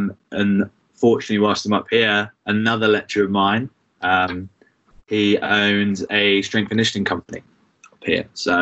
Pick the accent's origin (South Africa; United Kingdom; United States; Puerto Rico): United Kingdom; South West England; I grew up in North Devon, so there were literally 65 kids in my whole primary school and then about 500, 600 kids in my secondary school.